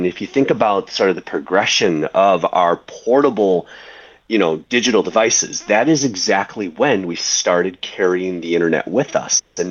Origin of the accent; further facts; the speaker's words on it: Michigan, United States; I'm from Michigan. If your listeners are familiar at all with the states, we're kind of up there with Canada, kind of shaped like a hand.